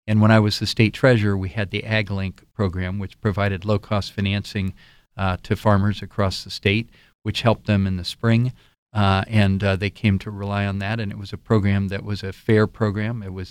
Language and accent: English; Jackson Township, Ohio, United States; now in Pleasant Township, United States; I was born and raised in Central Ohio in Jackson Township, Franklin County. I live in Pleasant Township, Franklin County now, you know, somewhat more rural area.